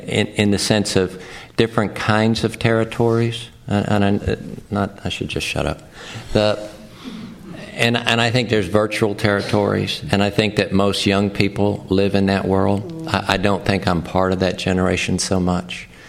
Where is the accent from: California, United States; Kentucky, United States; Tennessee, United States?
Tennessee, United States; I grew up in Tennessee.